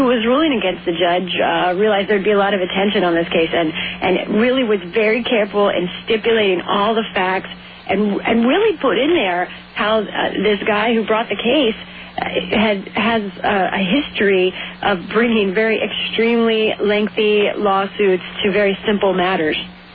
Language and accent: English; Annandale, Virginia, United States; Oh, I don't know. It's some kind of suburban blur. I don't know. Actually, I'm very proud of Annandale. It's the last town inside the Beltway with no Starbucks.